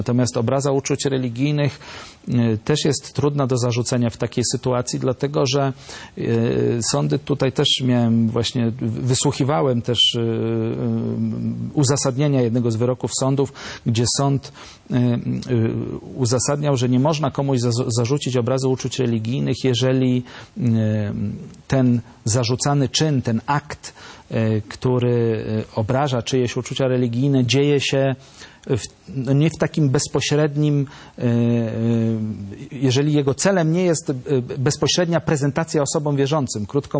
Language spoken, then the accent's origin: Polish; Szczecin, West Pomeranian Voivodeship, Poland; Także w Szczecinie, skąd pochodzę, była taka sytuacja.